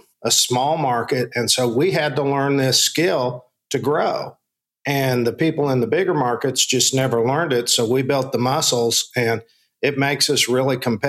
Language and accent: English; Oklahoma, United States; Well, my hometown is where I live, and it's in a small city in northern Oklahoma.